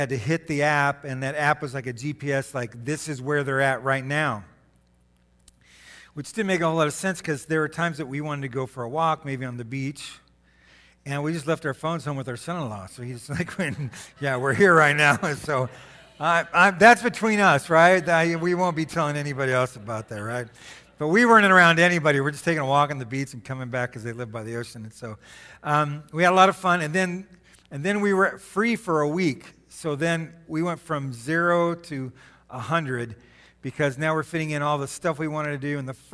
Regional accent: Arizona, United States; One, I'm from Arizona, so there's a lot of dry stuff on our feet, right?

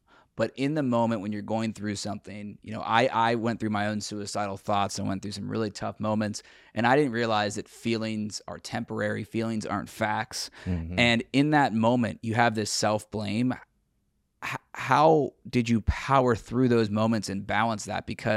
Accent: Cincinnati, Ohio, United States; I purposely put the Bengals helmet behind me because I'm from Cincy.

